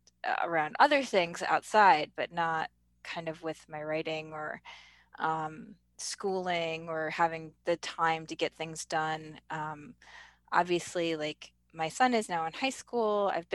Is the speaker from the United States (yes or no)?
yes; New York, United States; Like, as I grew up in New York State, and my husband grew up in the Chicago area